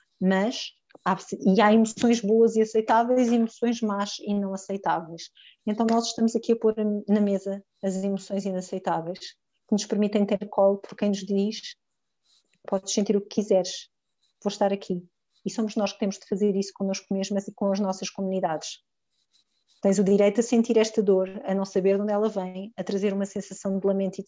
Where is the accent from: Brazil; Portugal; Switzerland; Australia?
Portugal; E é claro que abrir esta conversa enquanto portuguesas é muito importante